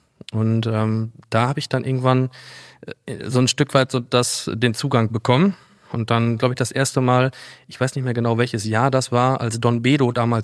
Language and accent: German; Telgte, North Rhine-Westphalia, Germany; Also ganz ursprünglich komme ich gebürtig hier aus der Ecke, bin also gebürtiger Westfale und bin in Münster geboren und in Telgte auf dem elterlichen Betrieb, landwirtschaftlichen Betrieb, aufgewachsen, also Ackerbau, Viehzucht und das Leben in der Natur